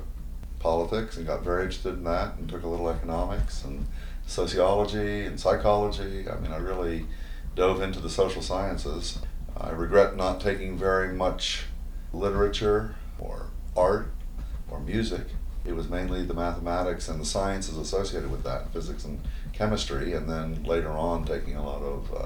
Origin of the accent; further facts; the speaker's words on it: Washington, District of Columbia, United States; I grew up in Washington, D.C. Walter Cronkite and Roger Mudd were my local TV announcers.